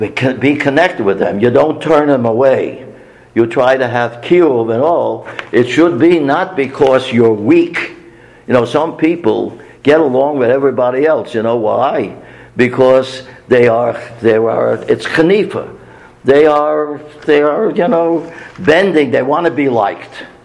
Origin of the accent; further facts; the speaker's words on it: Newark, New Jersey, United States; later settled in Newark, New Jersey, my hometown